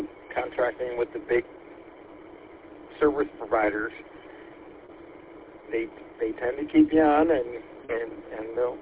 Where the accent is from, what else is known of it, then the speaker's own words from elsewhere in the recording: Detroit, Michigan, United States; Yeah, I grew up down in Detroit area, so I know all those locations. I know Hall Road, I know Richmond, I know them all.